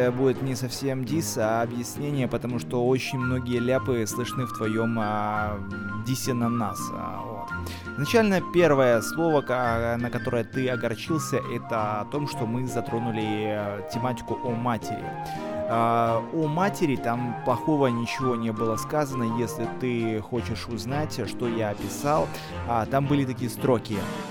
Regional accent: Brest, Brest Region, Belarus; Бля, чувак, нахуй, я из Бреста. Понимаешь, все мои подружки остались в Бресте.

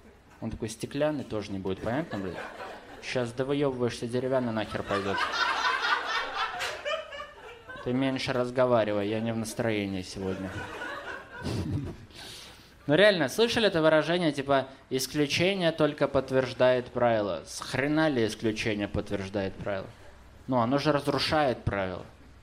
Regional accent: Belarus; Я еще из Беларуси, я хотел вас спросить, почему вам в России так насрать на букву «ё»?

